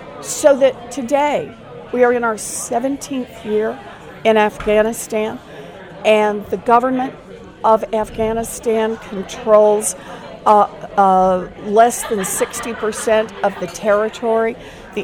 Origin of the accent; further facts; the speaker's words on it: Oklahoma, United States; I grew up out in Oklahoma.